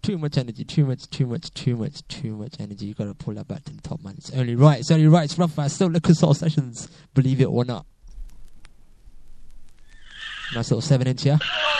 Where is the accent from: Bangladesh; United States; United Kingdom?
United Kingdom; Coventry, West Midlands; you know I come from Coventry, you know what I'm saying?